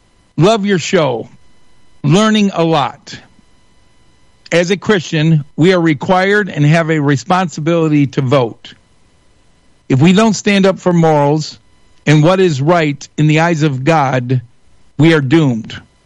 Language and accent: English; Michigan, United States; I'm from Northern Michigan.